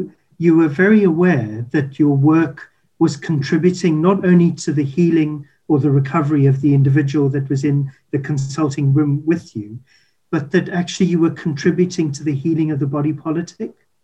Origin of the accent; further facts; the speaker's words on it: South Africa; accent: South African; there's my accent is the giveaway. I grew up in South Africa